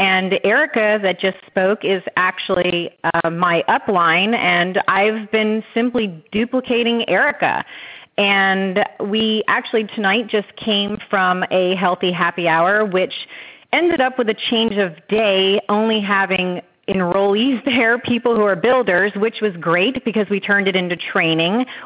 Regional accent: Pennsylvania, United States; And I'm from Pennsylvania. I've got friends up there that I'm sending information to go there.

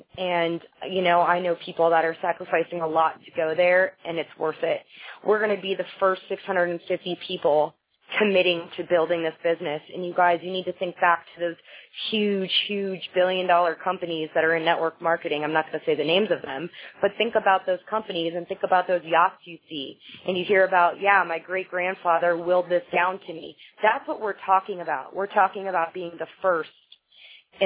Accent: West Palm Beach, Florida, United States; from West Palm Beach, Florida, and this is really the first time I've had success in network marketing.

